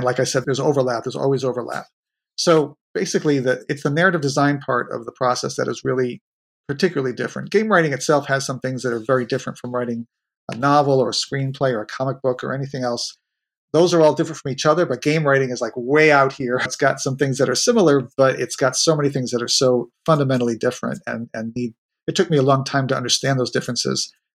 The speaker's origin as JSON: {"language": "English", "region": "Northeast", "country": "United States", "said": "Big baseball fan, especially Red Sox fan. Go Red Sox. I'm from the Northeast, so watching the playoffs now with bated breath."}